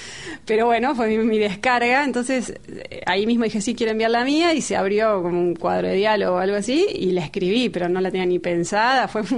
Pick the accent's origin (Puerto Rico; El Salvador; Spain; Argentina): Argentina; soy argentina, con lo cual no tengo inglés nativo